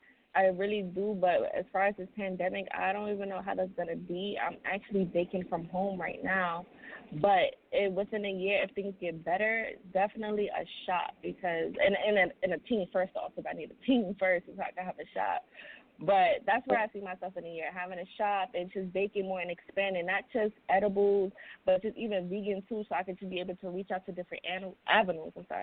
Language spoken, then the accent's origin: English; Brooklyn, New York, United States; I'm from Brooklyn, New York.